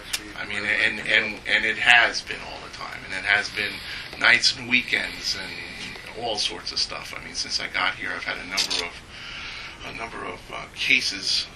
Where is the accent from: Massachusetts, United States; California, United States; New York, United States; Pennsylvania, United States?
New York, United States; Bronx; also born or lived in Yonkers, United States; Well, actually, I grew up in the Bronx, but I actually lived for a little while in Westchester. I lived in Yonkers, 530 Riverdale Avenue.